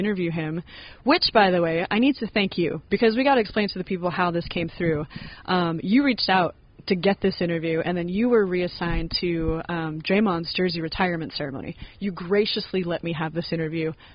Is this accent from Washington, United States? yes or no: yes; Washington, United States; So I know I'm from Washington. I usually just tell people I'm from Seattle because everybody knows where that is. I'm from South. I'm like on I-5. But I'm an Army kid, so it's kind of like I'm sort of from there, but I'm not from there.